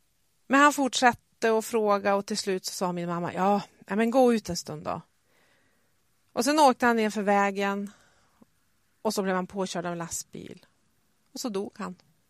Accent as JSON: {"language": "Swedish", "town": "Överhörnäs", "region": "Västernorrland County", "country": "Sweden", "tie": "born or raised there", "also_born_or_lived": "Umeå / Jönköping / Örebro", "said": "och jag är född och uppväxt i Överharnes som ligger en mil söder om Övik och där jag också bor. Efter att jag hade gått ut gymnasiet så flyttade jag upp till Umeå"}